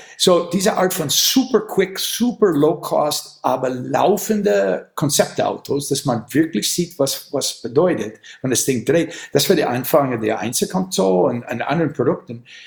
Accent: Wisconsin, United States; German is a second language; Aber in Amerika, ich komme aus Wisconsin

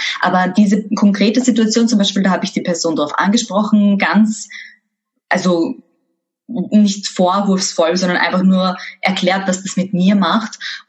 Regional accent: Vienna, Austria; ich bin in Favoriten aufgewachsen.

